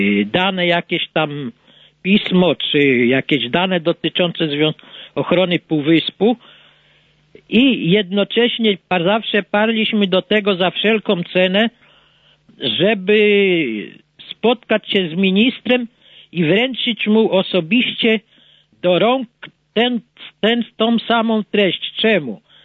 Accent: Jastarnia, Pomeranian Voivodeship, Poland; Ja jestem też z Jastarni

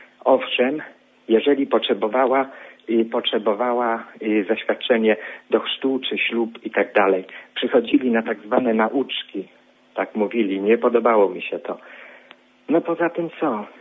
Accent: Greater Poland Voivodeship, Poland; jestem z Wielkopolski.

